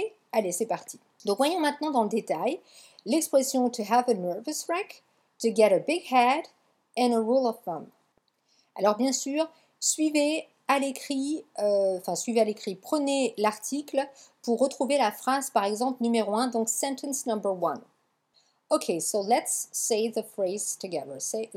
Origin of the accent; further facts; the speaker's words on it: Hauts-de-France, France; Chez moi dans le Nord, on dirait « il pleut à drache », mais bon.